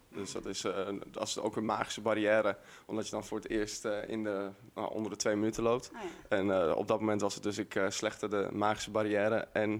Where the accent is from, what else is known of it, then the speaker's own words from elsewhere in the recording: Warffum, Groningen, Netherlands; Ik kom uit Noord-Nederland, Warfum. Of Noord-Groningen.